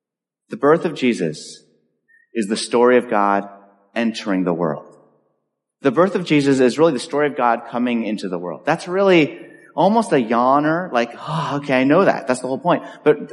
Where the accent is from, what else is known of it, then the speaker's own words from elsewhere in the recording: Los Angeles, California, United States; now in Boston, United States; this couple did not know Karen and I came from California, Los Angeles.